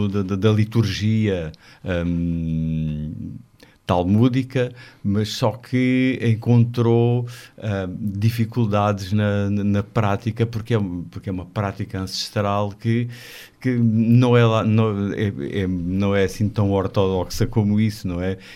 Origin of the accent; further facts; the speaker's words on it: Alentejo, Portugal; somos portugueses de Gema, mas pronto, aqui neste caso, com a particularidade de ser alentejano, que é sempre uma carga forte que se traz em cima.